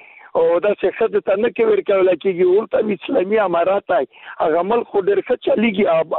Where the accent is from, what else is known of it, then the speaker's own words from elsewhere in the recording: Afghanistan; now in Pakistan; او زه په پاکستان یم، افغان مهاجر یم.